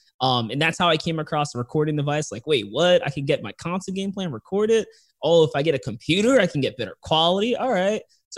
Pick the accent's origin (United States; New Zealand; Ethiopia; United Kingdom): United States; New York City, New York; So I'm from New York City.